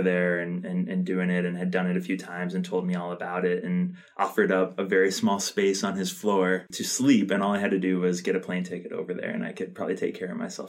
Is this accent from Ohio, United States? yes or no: yes; Ohio, United States; I grew up in Northeast Ohio playing baseball on like three different teams in the summer